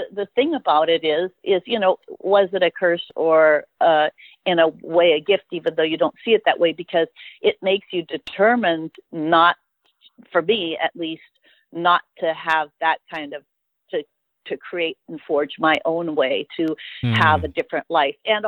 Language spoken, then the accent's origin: English; California, United States; Okay, we grew up all different places, but in California, we moved a lot because my mom was trying to stay one step ahead of the social workers, so we bounced and bounced.